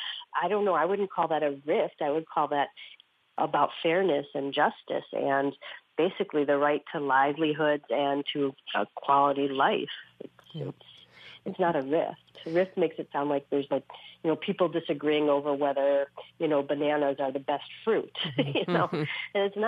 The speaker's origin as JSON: {"language": "English", "region": "Illinois", "country": "United States", "said": "I'm from Illinois. I go back home, talk to my family"}